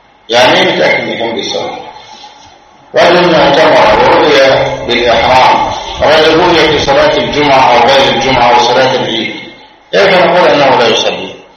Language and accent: Arabic; Egypt; أن يرزقنا الأمن والأمان في بلادنا مصر